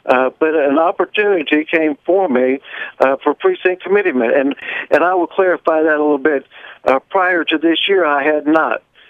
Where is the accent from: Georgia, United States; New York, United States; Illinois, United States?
Illinois, United States; East Marion; I'm from East Marion. I live here on Route 166. I am a retired carpenter contractor for a number of years here in Williamson County